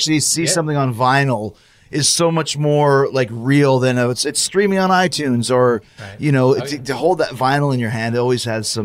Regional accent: Winnipeg, Manitoba, Canada; I grew up in Winnipeg, Manitoba.

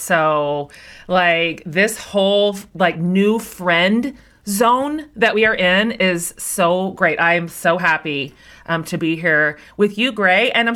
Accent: Kansas, United States; Well, I grew up in Kansas.

